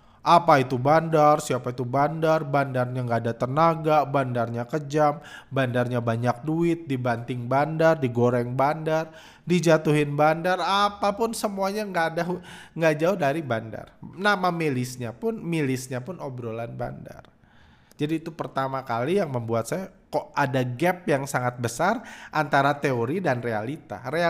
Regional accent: Bandung, West Java, Indonesia; also born or lived in Jakarta / Brazil; Saya lahir di Jakarta, terus tinggal di Bandung. Udah itu saya ke Brazil, udah itu ke Indonesia lagi waktu kuliah. Saya kuliah di Bandung, di Parahyangan, jurusan manajemen keuangan.

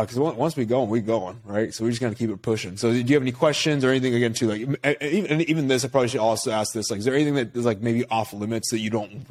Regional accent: Sacramento, California, United States; Even though I'm from Sacramento too?

